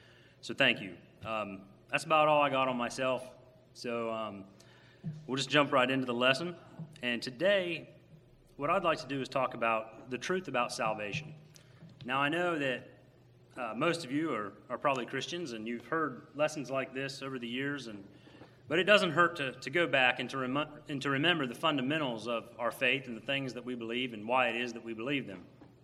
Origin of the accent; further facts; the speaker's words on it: St. Mary's, West Virginia, United States; also born or lived in Marietta; I'm from St. Mary's, West Virginia. I was born in Marietta, Ohio, but I was raised in St. Mary's.